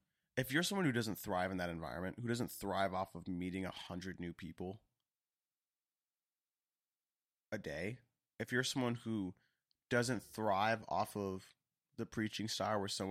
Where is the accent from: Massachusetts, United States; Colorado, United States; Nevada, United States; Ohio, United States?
Massachusetts, United States; Boston; I was like, oh, I'm from Boston. Like, this is how it is sometimes.